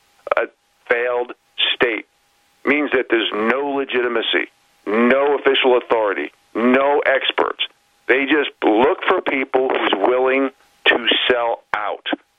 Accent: United States; I do this strictly as an obligation because I am an American, and that is it.

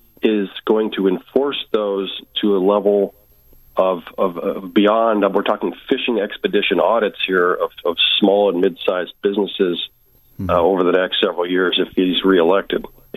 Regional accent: Delaware, United States; because there's a lot of corporations with their paperwork headquartered in Delaware, my home state.

